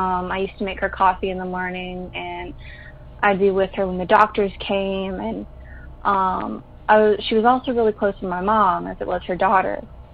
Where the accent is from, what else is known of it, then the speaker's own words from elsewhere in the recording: Alabama, United States; I grew up in Alabama, and I've always been real sensitive to ghosts.